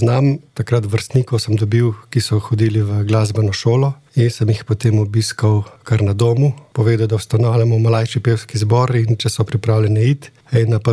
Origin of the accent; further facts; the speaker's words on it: Rakek, Inner Carniola–Karst, Slovenia; In pa Rakek, zato ker smo bili iz Rakeka takrat. Takrat smo res bili večinoma iz Rakeka in iz Ivanega sela.